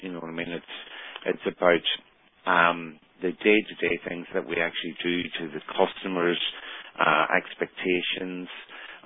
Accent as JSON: {"language": "English", "country": "Ireland", "said": "you know, in my homeland, ancient past as such, with a modern twist. And it's every bit, you know, as Irish as I am"}